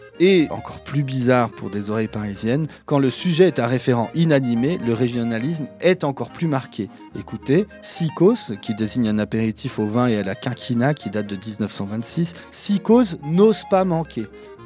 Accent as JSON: {"language": "French", "country": "France", "lives_now": "Switzerland", "said": "En tant que Français expatrié, je ne peux qu'être d'accord avec cette observation."}